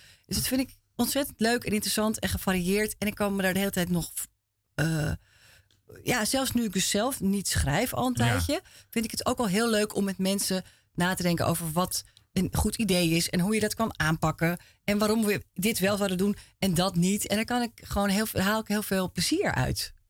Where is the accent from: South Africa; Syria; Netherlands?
Netherlands; Vinkeveen, Utrecht; also born or lived in Hilversum; now in Amsterdam, Netherlands; Ja, in Vinkeveen. En toen in Vinkveen en Hilversum.